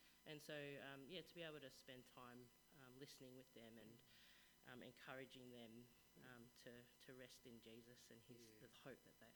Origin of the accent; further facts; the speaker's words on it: Malaysia; I come from a background from Malaysia.